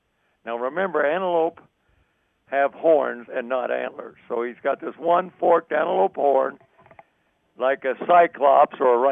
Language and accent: English; Cheyenne, Wyoming, United States; I, myself, was born here in Cheyenne, and we were friends from the first day of ninth grade